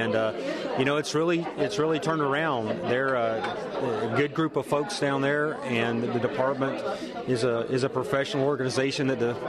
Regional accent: Florida, United States; We're originally from Northwest Florida

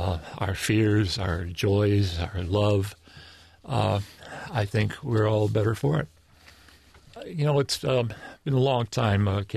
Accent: Detroit, Michigan, United States; I grew up in Detroit, and my father was

